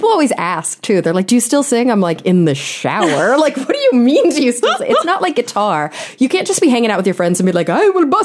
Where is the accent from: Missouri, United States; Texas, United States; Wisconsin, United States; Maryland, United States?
Texas, United States; Cause I'm from Texas